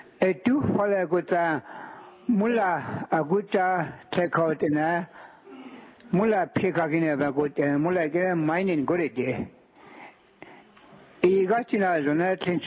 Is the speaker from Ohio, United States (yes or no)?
yes; Toledo, Ohio, United States; I'm from Toledo.